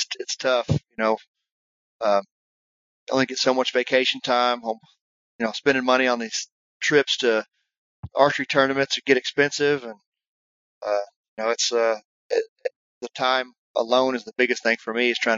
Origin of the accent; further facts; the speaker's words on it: Texas, United States; you know, growing up in Texas, I don't have to hunt out of a tree and I haven't hunted out of a tree.